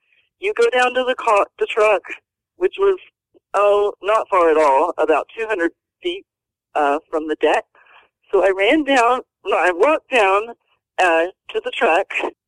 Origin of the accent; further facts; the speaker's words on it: Houston, Texas, United States; I grew up in Houston. I was a rodeo cowgirl. I was out in the forest. I was in the country.